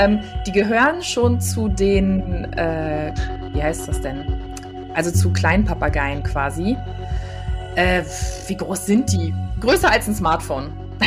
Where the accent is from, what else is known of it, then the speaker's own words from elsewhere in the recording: Düsseldorf, North Rhine-Westphalia, Germany; born there; bin auch gebürtige Düsseldorferin